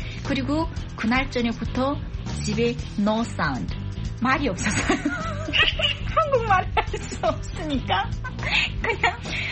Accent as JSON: {"language": "Korean", "country": "North Korea", "moved": "as an adult", "lives_now": "South Korea", "said": "저희가 탈북을 뭐 20대 후반쯤에 탈북을 했고 뭐 그러니까 뭐 한 30대 초반에 원격이 되잖아요."}